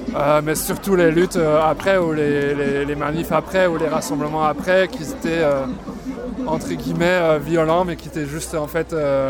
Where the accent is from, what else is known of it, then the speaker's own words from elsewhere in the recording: Brussels, Belgium; Non, je suis bruxellois. Et je viens de Belgique